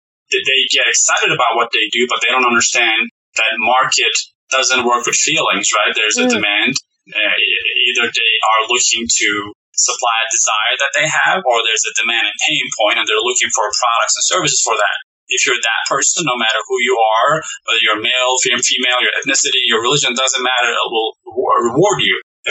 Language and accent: English; Turkey; Back in the day, I grew up in Turkey, and all the shopping was done in pretty much flea markets or open area markets. And usually where I grew up is super hot